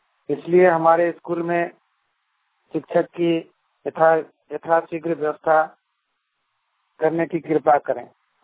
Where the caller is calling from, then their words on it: Lakshmipur, Jharkhand, India; ग्राम धनाडी, panchayat Simra, post Laxmipur, थाना जामा, जिला दुमका, झारखंड से मैं झारखंड वाणी में अपनी समस्या रख रहा हूँ।